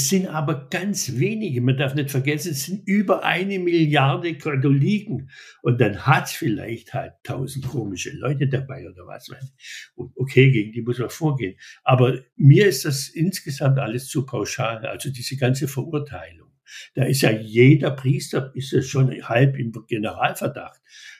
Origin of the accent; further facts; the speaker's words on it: Schwäbisch Gmünd, Baden-Württemberg, Germany; ich komme aus Schwäbisch Gmünd und Württemberg ist ein protestantisches Land. Teilweise gnadenlos protestantisch.